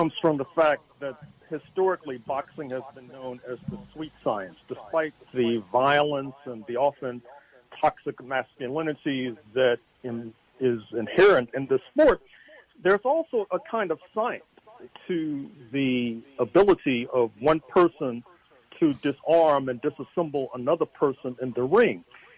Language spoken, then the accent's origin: English; St. Louis, Missouri, United States; from the time I was growing up in St. Louis, Missouri, and selling newspapers in the streets as a child laborer